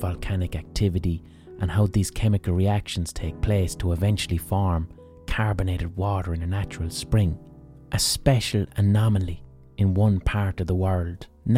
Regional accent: Ireland; caused me right now as an Irish person to be surrounded by bottles of sparkling water?

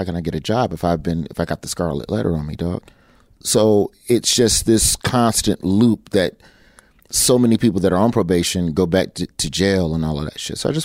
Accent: Birmingham, Alabama, United States; because essentially I'm from Birmingham and I'm loved in my state

